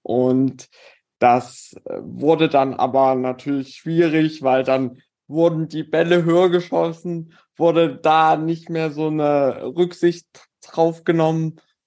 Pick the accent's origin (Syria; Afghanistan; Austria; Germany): Germany; Halle, Saxony-Anhalt; ich bin, wie gesagt, hier in Halle aufgewachsen und bin mit Damenbasketball aufgewachsen.